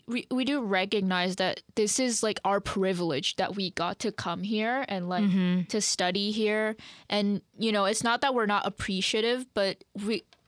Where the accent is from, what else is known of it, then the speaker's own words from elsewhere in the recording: Vietnam; I'm from Vietnam.